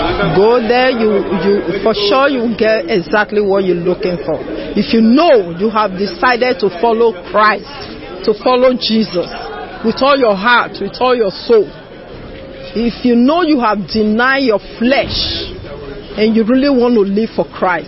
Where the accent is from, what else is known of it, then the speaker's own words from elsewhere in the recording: Toronto, Ontario, Canada; I'm from Canada, Toronto, Canada.